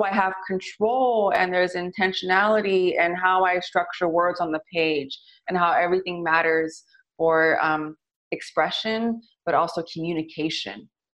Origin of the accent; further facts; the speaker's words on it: San Francisco, California, United States; Growing up in the Excelsior, you know, it was loud music, just a lot of families, a lot of just, you know, burritos where chips were complimentary